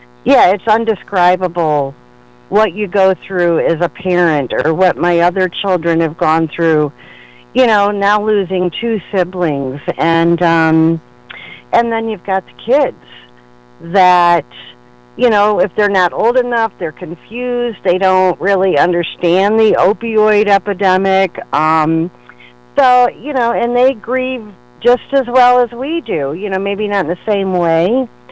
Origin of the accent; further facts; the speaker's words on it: Orlando, Florida, United States; now in Ohio, United States; I'm originally from Orlando. I live in Ohio now. I'm probably the only person you'll ever meet that went from Florida to Ohio.